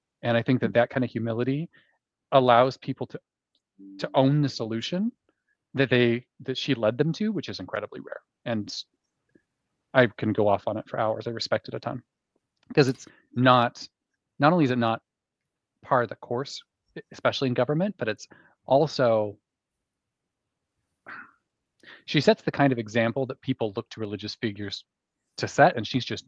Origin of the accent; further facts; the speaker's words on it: California, United States; like I was raised in the Central Valley of California, which is incredibly conservative.